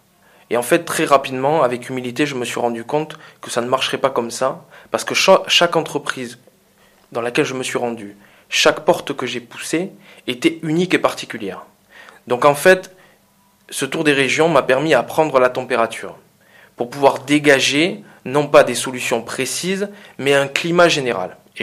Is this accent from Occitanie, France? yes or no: yes; Narbonne, Occitanie, France; je suis né à Narbonne, je suis d'ici, je suis certes parti plusieurs années, mais c'est vrai qu'en étant revenu